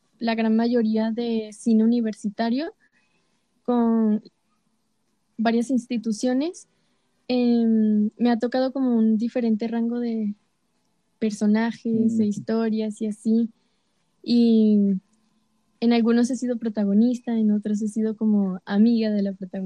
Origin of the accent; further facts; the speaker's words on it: Caracas, Capital District, Venezuela; Pues soy de Venezuela, de Caracas, Venezuela. Pues tengo 20